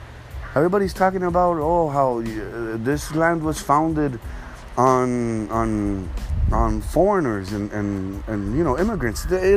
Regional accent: Miami, Florida, United States; English is a second language; Growing up in Miami, there were Americans, and believe me, they didn't know what the fuck to do with us because I had blonde hair and green eyes, but I didn't speak fucking English.

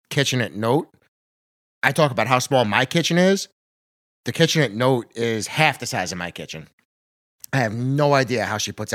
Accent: Yonkers, New York, United States; my friend Ken that I grew up with in Yonkers.

